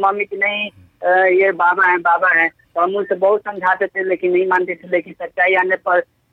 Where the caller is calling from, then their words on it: Siwan, Bihar, India; सिवान जिला से